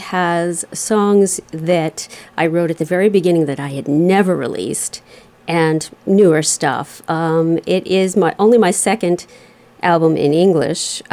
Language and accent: English; New York, United States; also born or lived in Bronx; Actually, I was born in the Bronx. My mother remarried and I moved to Long Island. I went to the State University College of New York, the SUNY School, Potsdam.